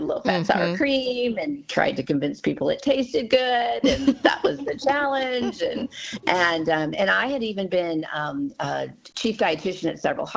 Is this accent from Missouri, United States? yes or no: yes; Ferguson, Missouri, United States; now in Springfield, United States; So I grew up in Ferguson, and so I was a dietitian in St. Louis for a long time, for about half of my career.